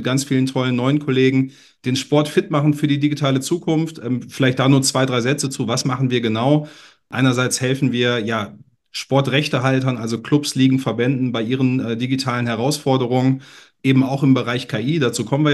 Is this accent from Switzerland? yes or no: no; North Rhine-Westphalia, Germany; now in Hamburg, Germany; 38 Jahre alt, gebürtiger Ostwestfale, seit mehr als einem Jahrzehnt jetzt in Hamburg ansässig.